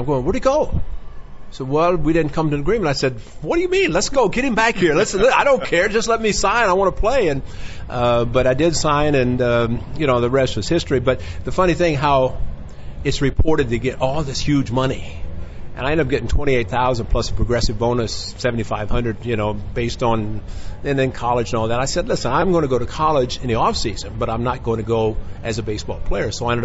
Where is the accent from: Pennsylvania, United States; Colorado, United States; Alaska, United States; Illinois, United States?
Illinois, United States; Marion; he came to my hometown in Marion, Illinois.